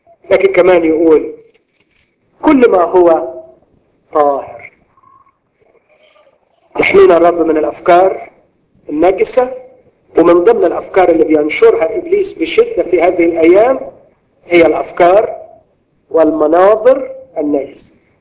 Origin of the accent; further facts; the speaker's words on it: Egypt; واحنا كمصريين ما عندناش شجاعه ادبيه وعندنا انفعال سريع